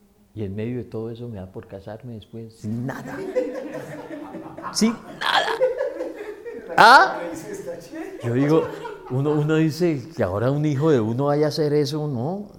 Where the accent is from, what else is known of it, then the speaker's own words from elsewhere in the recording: Pamplona, Norte de Santander, Colombia; moved away as an adult; now in Bogotá, Colombia; Me vine de allá, de Pamplona, y yo dije, no, cumplo 18 años y me voy a Bogotá. Ya me quedó chiquito el mundo de Pamplona, me voy a perderme a Bogotá.